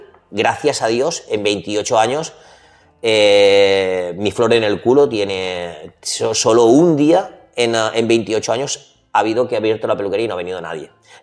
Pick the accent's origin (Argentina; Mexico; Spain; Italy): Spain; Algemesí, Valencian Community; moved away; soy una persona muy amante de mi pueblo, estoy muy satisfecho y muy orgulloso de pertenecer a Algemesí, ¿no? Y he participado en casi todo lo que se puede estar en Algemesí. Pero la verdad que desde muy jovencillo siempre he estado fuera.